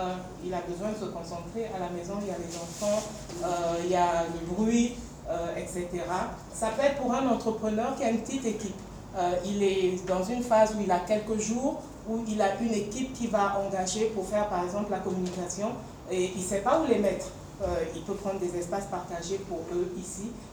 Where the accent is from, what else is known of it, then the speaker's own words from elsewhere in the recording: Mali; Parce que … c'est dans ma langue. Je viens du Mali à l'origine. Maintenant, je suis camerounaise. Mais je viens du Mali à l'origine.